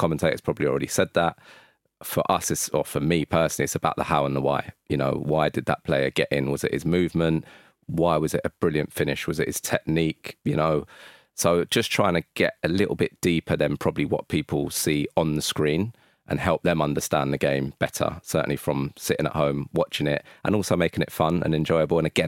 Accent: London, United Kingdom; I'm from North London

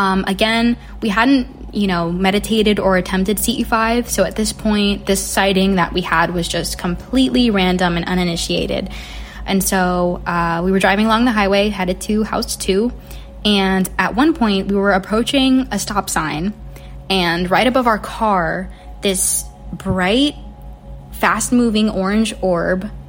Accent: Virginia Beach, Virginia, United States; And one of the pilots actually who told his story was Ryan Graves, and he's from Virginia Beach, my hometown.

